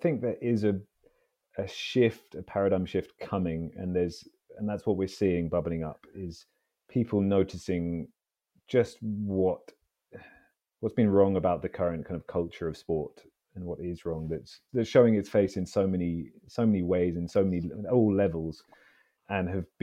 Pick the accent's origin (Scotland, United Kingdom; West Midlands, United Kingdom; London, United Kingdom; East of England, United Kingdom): London, United Kingdom; I grew up in London, so I'm a Londoner.